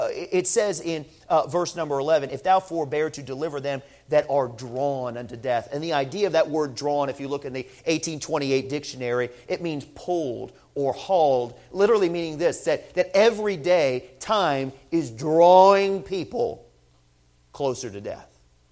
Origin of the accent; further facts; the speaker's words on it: New England, United States; I know I'm from New England, but I know where I stand in the Bible on that.